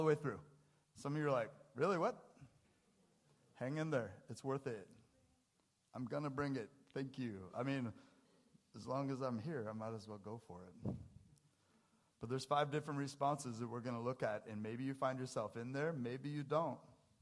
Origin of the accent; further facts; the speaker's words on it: Briar, Washington, United States; also born or lived in Seattle; I came from Seattle, born at the University of Washington. I grew up in a little town called Briar. I come from there.